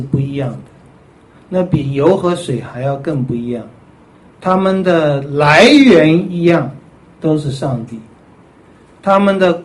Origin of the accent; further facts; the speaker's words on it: China; 圣基本上跟我们中国人讲圣是大而化之谓之圣，我们是小而分之谓之圣。中国人的圣是把它混在一起的